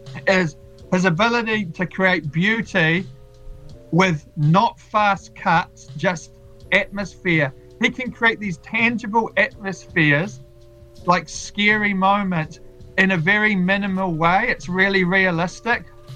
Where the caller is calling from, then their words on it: Whanganui, Manawatū-Whanganui, New Zealand; Morena, I'm checking in from Whanganui.